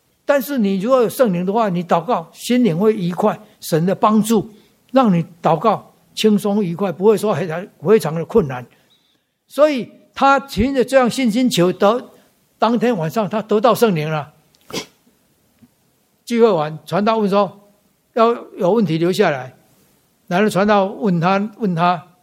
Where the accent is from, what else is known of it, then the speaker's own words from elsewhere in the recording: Taiwan; 我已经信到麻痹了，我们台湾话我信到麻痹了